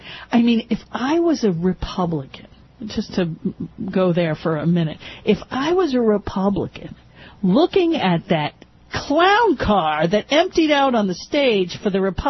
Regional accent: Pennsylvania, United States; I won't even get into Santorum because we're from Pennsylvania.

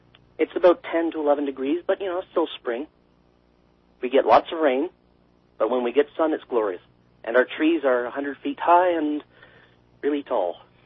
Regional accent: Canada; as a Canadian, I can't tell you what the hell to do. It's your country.

